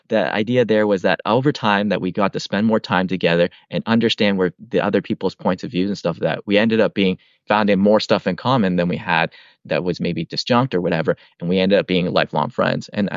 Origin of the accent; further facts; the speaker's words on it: Canada; born there; I'm a Canadian born Chinese person, right?